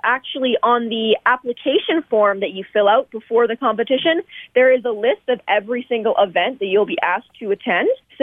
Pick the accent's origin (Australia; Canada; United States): Canada; Meaford, Ontario; You don't even need to live in Beaver Valley. I'm from Meaford, actually.